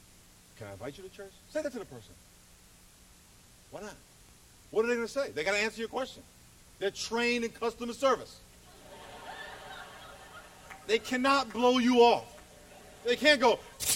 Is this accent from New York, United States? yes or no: yes; New York, United States; I grew up in New York, and we had a station called WBLS.